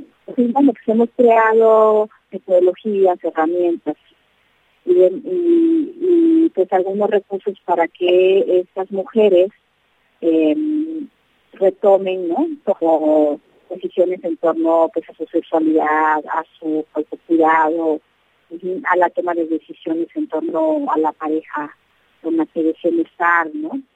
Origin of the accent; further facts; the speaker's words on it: Chiapas, Mexico; soy chiapaneca, también vengo de una situación pues bastante semejante.